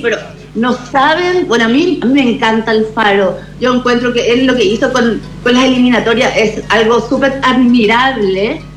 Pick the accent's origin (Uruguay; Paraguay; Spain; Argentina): Paraguay; moved away; also born or lived in Chile; soy más chilena que paraguaya a esta altura de mi vida.